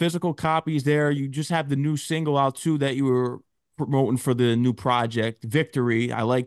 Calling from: Connecticut, United States; I'm streaming from Connecticut, but I know you're from STL, so I had to throw on the hat to represent.

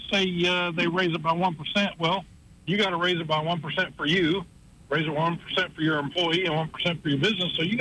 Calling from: Montgomery, Alabama, United States; I'm coming from North Montgomery, just leaving my job.

